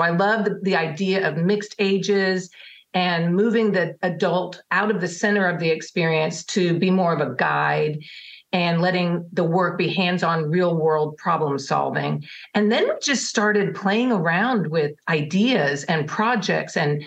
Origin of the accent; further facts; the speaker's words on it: Oklahoma, United States; also born or lived in California / Washington / New Jersey; I grew up kind of all over the place. I'm a preacher's kid. I was born in California, lived in Washington State, New Jersey, and then we went to Oklahoma. I ended up going to high school with Jeff's younger sister